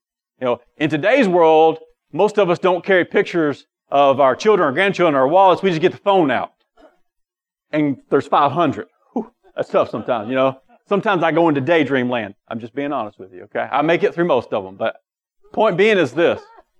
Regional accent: Kentucky, United States; We're from Kentucky, so that's why he gets the Bluegrass Goddess.

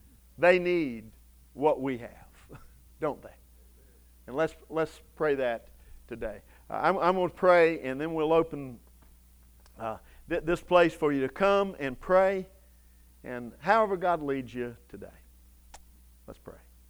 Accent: Savannah, Georgia, United States; I grew up in Savannah. I can never remember anything like that happening in Savannah.

